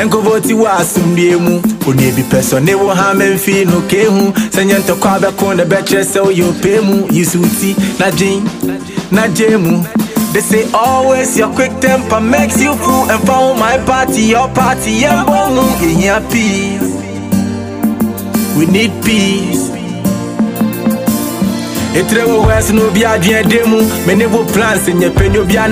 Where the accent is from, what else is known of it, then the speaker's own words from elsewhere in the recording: Ghana; As a Ghanaian, never allow any political party change that.